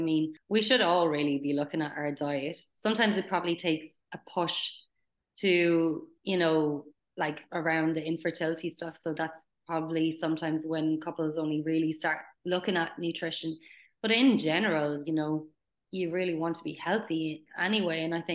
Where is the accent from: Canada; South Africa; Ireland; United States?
Ireland; But, you know, I come from Ireland, where I don't really feel like there is that much support in this area over there.